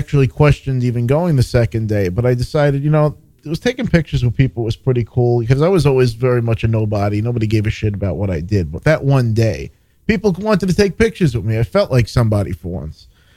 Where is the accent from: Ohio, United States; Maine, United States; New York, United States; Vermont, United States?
New York, United States; I'm a New Yorker, you know.